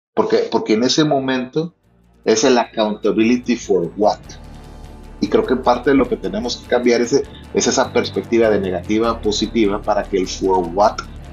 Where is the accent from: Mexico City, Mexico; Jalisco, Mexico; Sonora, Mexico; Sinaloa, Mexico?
Sinaloa, Mexico; Culiacán; Yo soy culichi poco domesticado, crecí aquí en Culiacán. Fui a una escuela aquí en el Chapule, aquí en Culiacán, ¿ok?